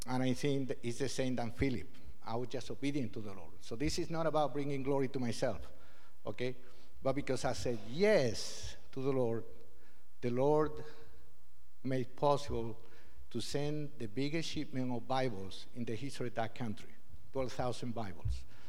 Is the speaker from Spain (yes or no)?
yes; Spain; now in London, United Kingdom; So I was born in Spain, that's where I grew up, but at some point I moved to London, okay?